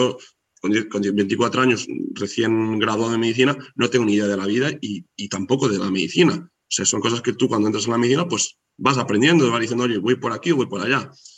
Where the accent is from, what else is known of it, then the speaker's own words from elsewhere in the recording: Ourense, Galicia, Spain; now in Cologne, Germany; yo que soy gallego, ¿no? Y soy de Orense y me hace ilusión estar cerca de mi familia en Orense